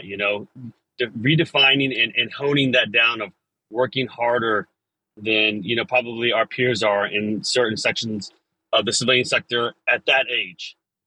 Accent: Beaufort, South Carolina, United States; But I grew up in Beaufort, South Carolina. You may have heard of it. I grew up right next to Parris Island, about a mile away.

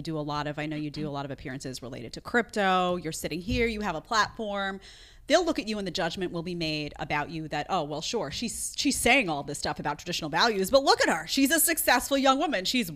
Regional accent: Staten Island, New York, United States; I grew up in Staten Island, which is outside of It's like kind of like, think of Jersey Shore or something.

